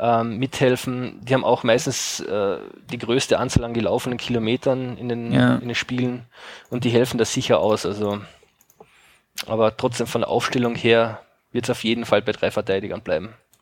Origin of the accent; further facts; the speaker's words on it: Austria; Also zumindest in den italienischen Medien und bei uns in Österreich, also wie es in Deutschland da jetzt direkt war